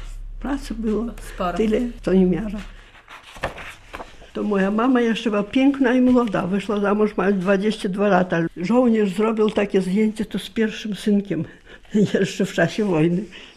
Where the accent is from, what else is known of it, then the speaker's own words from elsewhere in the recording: Vitebsk Region, Belarus; Przede wszystkim to ja pochodzę z powiatu brasławskiego, a powiat brasławski to między tymi trzema granicami, wysoko na północ.